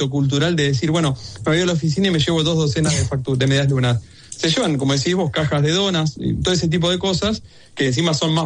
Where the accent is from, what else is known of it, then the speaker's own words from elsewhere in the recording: La Plata, Buenos Aires Province, Argentina; Yo soy del centro de La Plata. Viví toda la vida ahí en el centro, por City 38, por ahí, Plaza Olazábal.